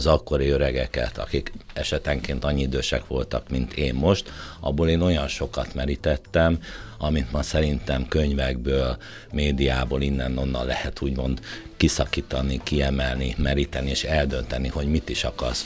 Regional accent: Budapest, Hungary; Én Kőbányán nevelkedtem

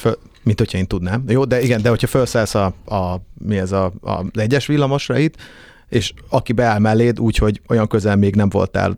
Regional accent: Vojvodina, Serbia; nekem a vajdaságiasság, vagy a vajdaságiság már ugye az akcentusomban sincs benne.

